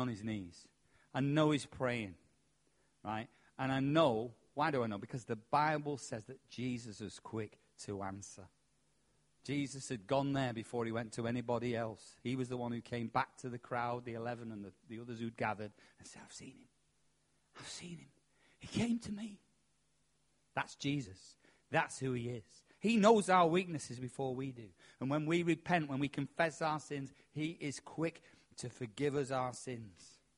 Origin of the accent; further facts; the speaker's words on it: England, United Kingdom; I mean, I'm not an Arab, am I? I'm English.